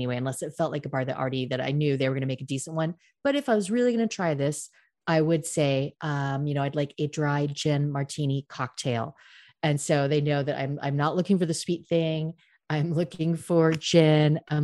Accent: United States; I'm like, you know what, dude, I'm American.

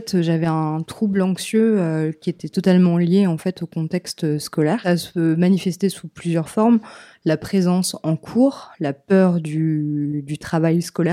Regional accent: Nantes, Pays de la Loire, France; je suis une Nantaise de souche, je peux vous citer les marchés, je peux vous citer des endroits, je ne suis pas une touriste

